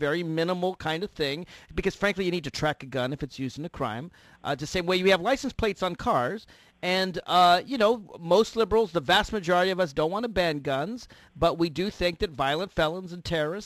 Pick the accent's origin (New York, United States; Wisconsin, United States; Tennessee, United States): Tennessee, United States; Nashville; and I'm from Nashville, Tennessee, and my heart and soul goes out to all the flood victims there